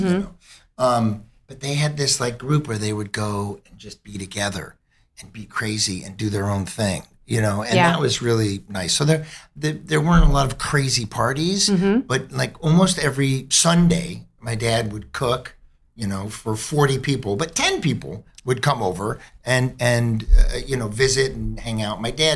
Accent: Los Angeles, California, United States; From here, from the Pacific Palisades.

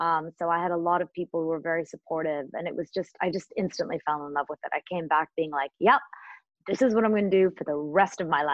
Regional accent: Toronto, Ontario, Canada; also born or lived in India / Africa / London; So, I was born in India. And I grew up in Africa and London, and then I came to Canada when I was almost 7 to Toronto.

